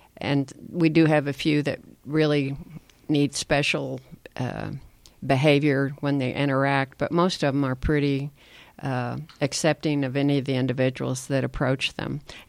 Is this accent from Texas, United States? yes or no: no; Arkansas, United States; I grew up in Arkansas, out in the country.